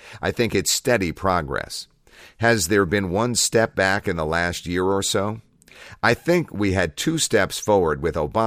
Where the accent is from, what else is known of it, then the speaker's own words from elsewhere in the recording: United States; I'm American, but just really quick, let me just clarify that I'm actually not in agreement with anything that's happening right now.